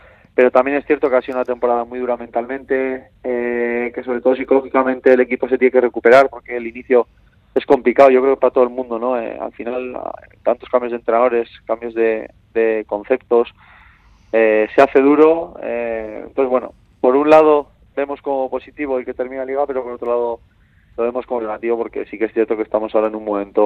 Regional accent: Bilbao, Basque Country, Spain; Al final yo soy de Bilbao y desde pequeño en mi casa siempre es así el Athletic.

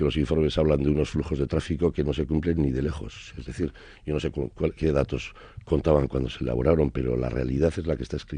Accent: Bergara, Basque Country, Spain; un ciudadano de Bergara, de donde soy natural

